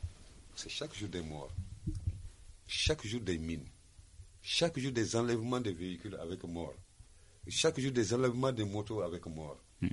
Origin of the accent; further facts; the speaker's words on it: Mali; Parce que nous, on est maliens. On a lutté pour être maliens. on est malien, on restera malien.